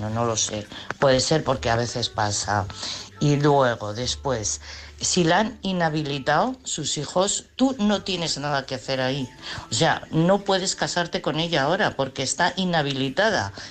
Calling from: Madrid, Community of Madrid, Spain; de Madrid.

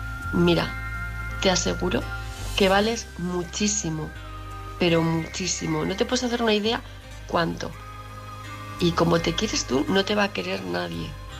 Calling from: Palma de Mallorca, Balearic Islands, Spain; de Palma de Mallorca.

